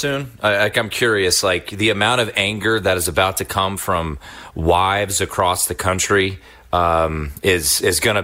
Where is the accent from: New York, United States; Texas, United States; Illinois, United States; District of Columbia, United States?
District of Columbia, United States; Washington; growing up in Washington D.C., it's not a town that cares about college football, and I have basically created my career about talking college football.